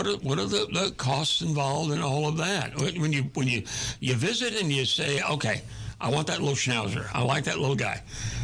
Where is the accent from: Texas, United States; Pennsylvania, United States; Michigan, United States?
Texas, United States; Houston; I'm originally from Houston.